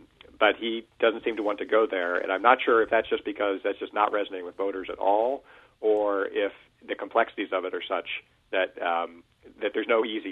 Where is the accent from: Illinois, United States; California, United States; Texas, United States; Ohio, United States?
Ohio, United States; particularly in my home state of Ohio, where the Rust Belt has been rusting away